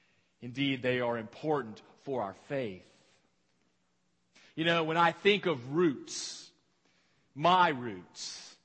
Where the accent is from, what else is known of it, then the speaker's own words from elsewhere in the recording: the South, United States; I realize that I am a Southerner. I am from the South. I grew up in the South. I have relatives, and all of my relatives are from North Carolina for the most part, Rowan County.